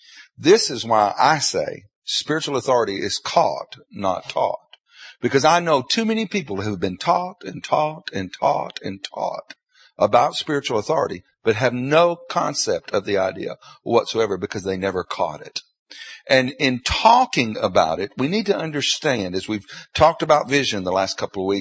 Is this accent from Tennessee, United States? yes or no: yes; Tennessee, United States; The church I grew up in Tennessee, was raised up in all the stuff that you're raised up in church.